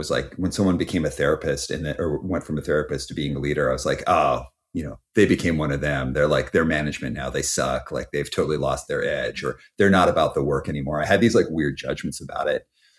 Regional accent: Calgary, Alberta, Canada; also born or lived in Montreal; now in Vancouver, Canada; I was born in Montreal, Canada, or Montreal, Quebec. Grew up in Calgary and went out to Vancouver, BC for university.

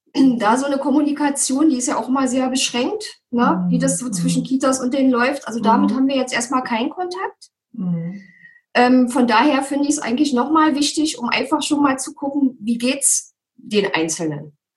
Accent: Berlin, Germany; Ja, also ich komme aus Berlin.

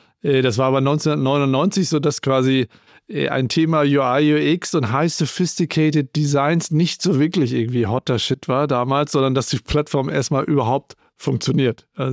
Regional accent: Northern Germany, Germany; Da war das natürlich ein anderer Schnack, wie man so sagt bei uns in Norddeutschland.

